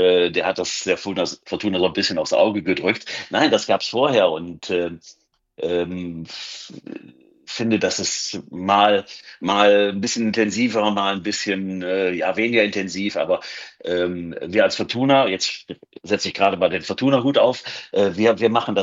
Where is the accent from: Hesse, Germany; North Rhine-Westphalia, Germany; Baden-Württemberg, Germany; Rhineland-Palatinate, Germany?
North Rhine-Westphalia, Germany; Düsseldorf; ich bin in Gerresheim aufgewachsen. Gerresheim liegt unmittelbar neben Grafenberg